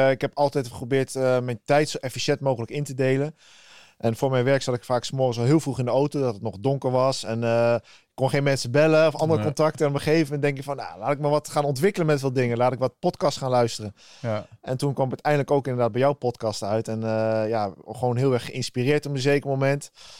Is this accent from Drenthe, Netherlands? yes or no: yes; Drenthe, Netherlands; also born or lived in The Hague; Ik ben geboren in Den Haag. Uiteindelijk op mijn 7e ben ik verhuisd naar Drenthe. Samen met mijn moeder mee en mijn stiefvader.